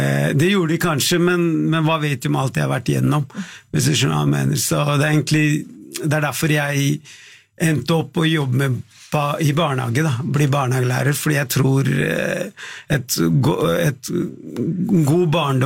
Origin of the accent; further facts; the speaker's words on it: Sri Lanka; now in Norway; Jeg kom fra Sri Lanka, og ironisk nok så flyttet vi til Tante Ulrikkes vei. Det min første adresse i Norge.